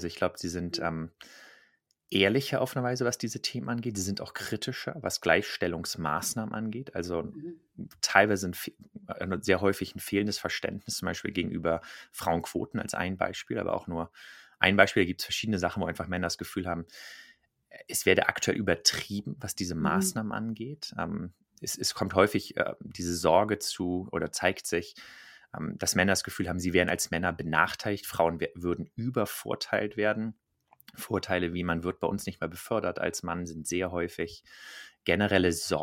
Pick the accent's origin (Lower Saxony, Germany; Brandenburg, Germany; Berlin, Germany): Berlin, Germany; Ich bin ursprünglich aus Berlin, Berater, Autor.